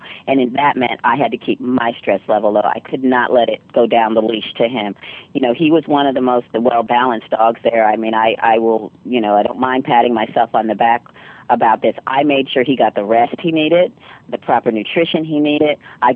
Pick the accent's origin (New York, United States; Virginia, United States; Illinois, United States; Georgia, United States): Virginia, United States; You know, I'm from Virginia. Andrew and I hang out inside in the air conditioning.